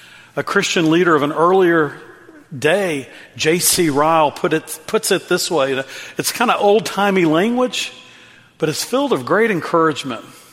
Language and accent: English; Dallas, Texas, United States; In our home growing up in Dallas, Texas, was this beautiful Eastern redbud tree.